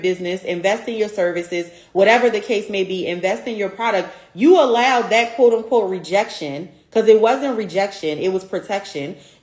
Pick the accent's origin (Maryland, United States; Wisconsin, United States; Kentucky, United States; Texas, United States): Maryland, United States; Baltimore; It is going down in my hometown, Baltimore, Maryland, December 7th through the 8th of this year.